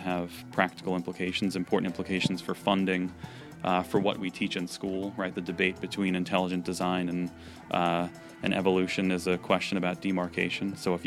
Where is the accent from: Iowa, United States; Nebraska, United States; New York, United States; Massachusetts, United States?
New York, United States; Yeah. I grew up on Long Island, and I went to a year of college in Manhattan College, which is actually in the Bronx.